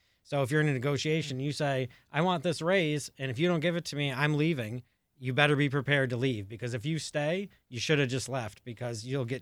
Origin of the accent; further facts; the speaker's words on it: Saranac Lake, New York, United States; born there; I was born in Saranac Lake, New York, which is a very, very small place in upstate New York.